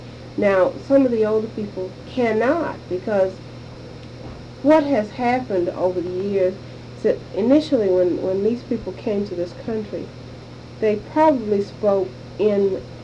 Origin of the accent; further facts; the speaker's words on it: Georgia, United States; I'm not a native of that particular area, even though I was born and reared in McIntosh County. I don't have the dialect